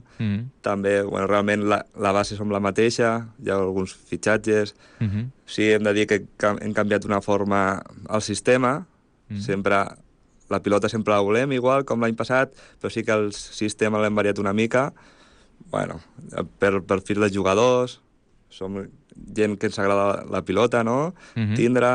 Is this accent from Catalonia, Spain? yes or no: yes; Roda, Catalonia, Spain; vaig acabar aquí, al meu poble, aquí a Roda.